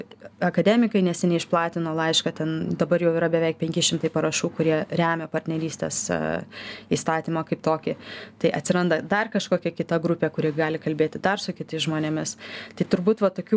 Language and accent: Lithuanian; Samogitia, Lithuania; Aš pati esu žemaitė